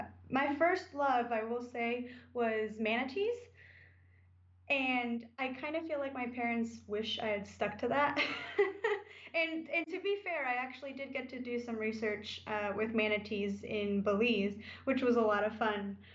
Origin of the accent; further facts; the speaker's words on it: Mexico; also born or lived in Puerto Rico / New Zealand; now in United States; I come from Puerto Rico and grew up in Mexico before I moved to the United States.